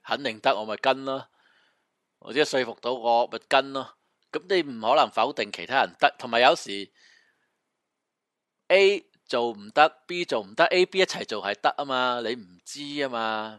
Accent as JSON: {"language": "Cantonese", "country": "Hong Kong", "said": "你恰鸠我哋香港人，你又叻，系咪先？"}